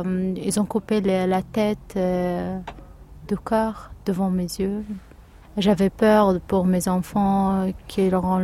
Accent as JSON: {"language": "French", "region": "Kurdistan Region", "country": "Iraq", "tie": "born there", "second_language": "French", "moved": "as an adult", "said": "1963. Je suis née à Kurdistan en Irak, à côté de Mossoul. Je suis partie à cause de Daesh."}